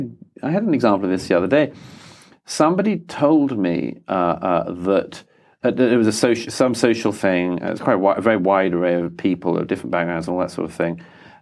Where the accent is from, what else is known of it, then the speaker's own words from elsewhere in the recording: London, United Kingdom; I grew up in London in the 80s, and London was already very diverse.